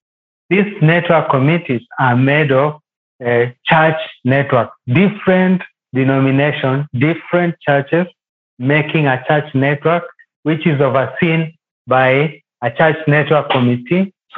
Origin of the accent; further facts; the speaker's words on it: Busia County, Kenya; also born or lived in Turkana; I am from Busia County in the western part of Kenya. I've been in Turkana for almost the entire of my life.